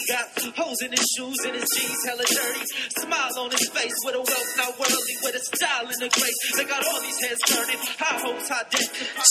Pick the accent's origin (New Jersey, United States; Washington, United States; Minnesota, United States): Washington, United States; Seattle; Growing up in Seattle at the time I did, I come from all these different worlds that shouldn't get along.